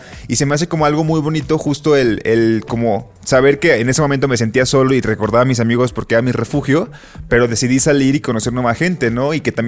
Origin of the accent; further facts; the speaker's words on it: Colima, Mexico; now in Mexico City, Mexico; Me pasó con los amigos cuando me mudé a la Ciudad de México. Que siempre, como los primeros meses que estaba acá y que no conocía a nadie, decía, ay Dios, es que en serio quiero volver a Colima